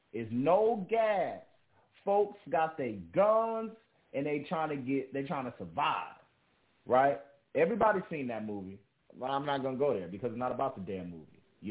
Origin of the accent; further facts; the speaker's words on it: Long Beach, California, United States; I remember growing up in Long Beach in Los Angeles County. I remember being in earthquakes.